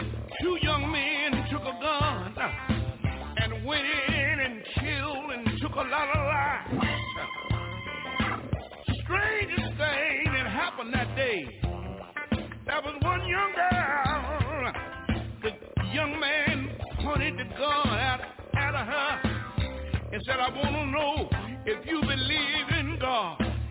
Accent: Houston, Texas, United States; When I think about my hometown in Houston, Texas, there was five beautiful little children one day playing around in the house.

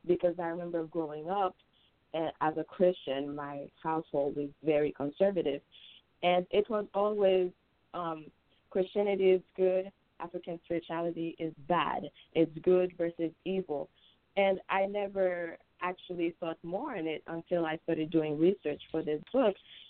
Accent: Haiti; I'm 21 years old. If you can tell from the accent, I am from Haiti.

